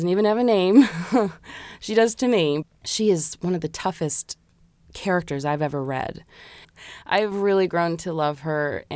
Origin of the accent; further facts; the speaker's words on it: Colorado, United States; born there; also born or lived in California / St. Louis / Maine / Virginia; I was born in Colorado, but we lived from California to St. Louis to Maine to Virginia.